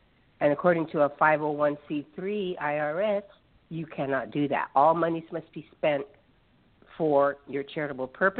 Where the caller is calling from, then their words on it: Los Angeles, California, United States; I'm calling from California or Los Angeles.